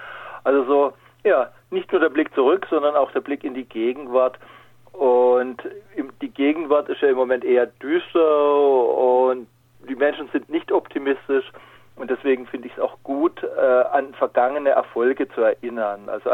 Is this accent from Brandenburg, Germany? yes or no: no; Baden-Württemberg, Germany; accent: Alemannic; habe ja damals erst in Tening gewohnt, später in Riegel. Also ich komme aus dem Kaiserstuhl, ich komme aus der Region. Ich konnte Alemannisch sprechen